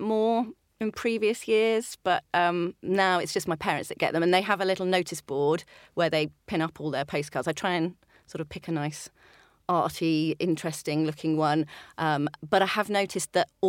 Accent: East of England, United Kingdom; born there; It's not, but I was born in the in East Anglia.

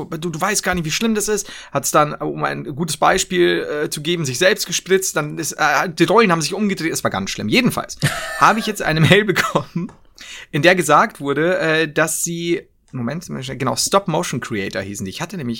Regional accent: Regensburg, Bavaria, Germany; Das ist tatsächlich bei uns in Regensburg gar nicht so, also ich merke, du bist eher so ein mit Automaten groß gewordener junger Mann.

